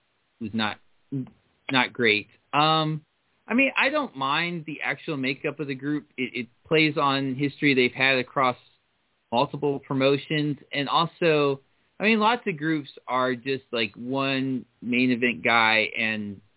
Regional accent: Dayton, Ohio, United States; which is near and dear to my heart because they run in my hometown of Dayton, Ohio, fairly often.

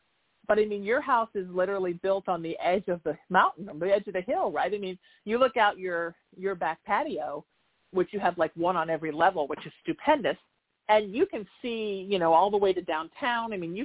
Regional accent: Huntington Beach, California, United States; I grew up in Huntington Beach, which half of Huntington Beach is actually below sea level, including the part I grew up in.

